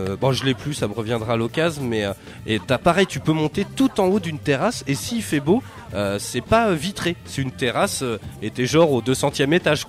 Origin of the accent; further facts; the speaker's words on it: France; Franchement, on est français.